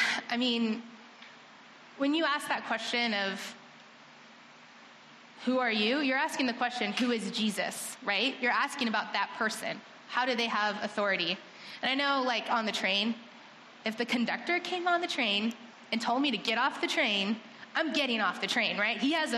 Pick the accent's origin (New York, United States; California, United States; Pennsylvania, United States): California, United States; Moreno Valley; I grew up in Moreno Valley, California.